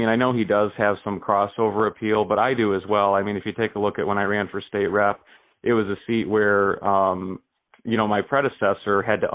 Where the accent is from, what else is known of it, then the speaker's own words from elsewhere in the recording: Ionia, Michigan, United States; also born or lived in Grand Rapids; Grew up in the district, born and raised. I was born in Grand Rapids, raised in Ionia, graduated from Ionia High School, got my MBA at Grand Valley